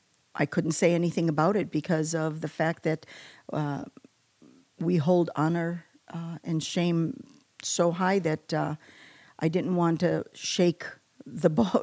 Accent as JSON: {"language": "English", "country": "Iraq", "tie": "born or raised there", "said": "Obviously, the land's religion is Islam. But we were Christians, and we had the freedom to go to our church."}